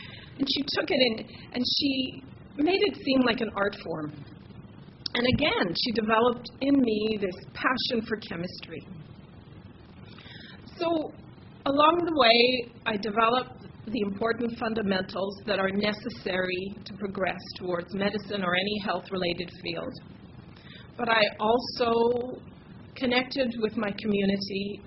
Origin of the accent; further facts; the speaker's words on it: Montreal, Quebec, Canada; I grew up in LaSalle, so low-income Montreal, and I went to public schools throughout my education, elementary school and high school.